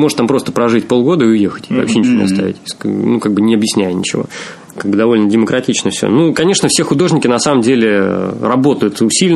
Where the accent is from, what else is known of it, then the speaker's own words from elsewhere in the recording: Russia; Я как русский художник, вроде как из России